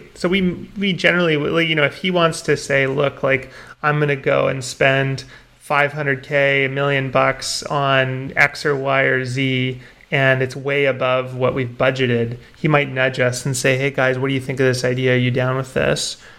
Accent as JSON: {"language": "English", "country": "Canada", "tie": "born or raised there", "said": "Yeah, I'm Canadian. Okay. I grew up here."}